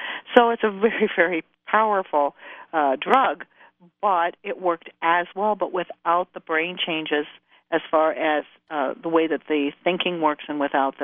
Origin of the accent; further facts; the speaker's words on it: Midwest, United States; I'm cheap. I'm from the Midwest.